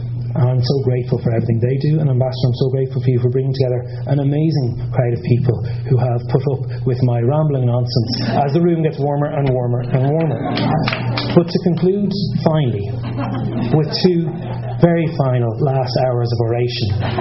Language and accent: English; Ireland; But I think one of the things that really binds us and connects us as Irish people is that desire of connection.